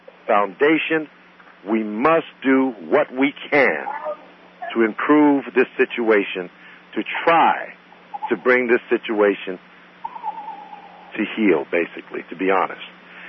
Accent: New York, United States; I have been looking very closely at these problems in New York because I'm from New York and I know a lot of the people involved.

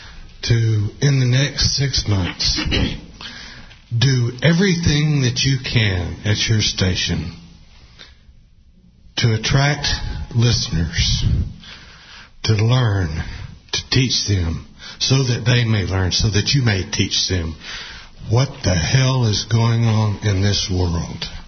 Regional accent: Goose Creek, Texas, United States; I'm from Goose Creek, Texas.

